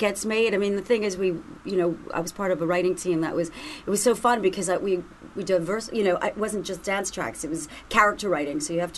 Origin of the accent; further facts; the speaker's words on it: Canada; I am Canadian, so this is funny.